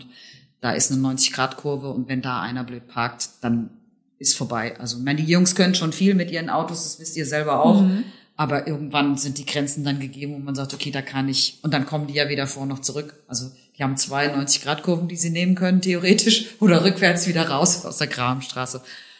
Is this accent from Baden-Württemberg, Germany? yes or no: yes; Heidelberg, Baden-Württemberg, Germany; aber ich bin zumindest gebürtige Heidelbergerin.